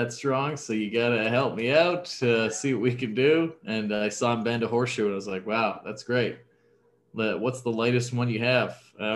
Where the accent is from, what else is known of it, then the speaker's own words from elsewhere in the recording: Halifax, Nova Scotia, Canada; So I saw this when I was a kid growing up in Halifax.